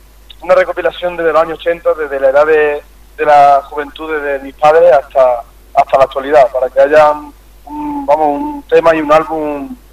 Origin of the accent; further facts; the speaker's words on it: Andújar, Andalusia, Spain; Y allí en Andújar, mi pueblo, también.